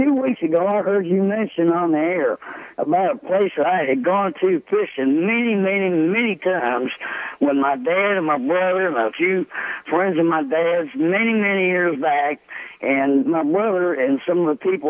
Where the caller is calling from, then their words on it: Dallas, Georgia, United States; Yes, sir. I am calling from Dallas, Georgia, not Texas.